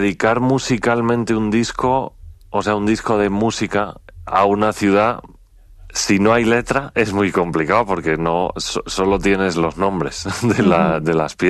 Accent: San Lorenzo de El Escorial, Community of Madrid, Spain; el tema dedicado a mi pueblo en Madrid, a San Lorenzo del Escorial

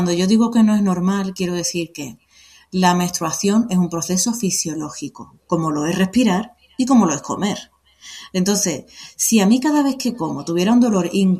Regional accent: Seville, Andalusia, Spain; accent: Sevillian; now in Sierra de Gata, Spain; porque yo soy de Sevilla, ya notas mi acento, aunque soy serragatina.

